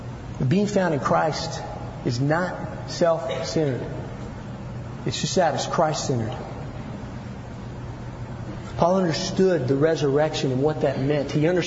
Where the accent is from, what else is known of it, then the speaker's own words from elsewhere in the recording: the South, United States; I grew up in the South. And I grew up in a good family.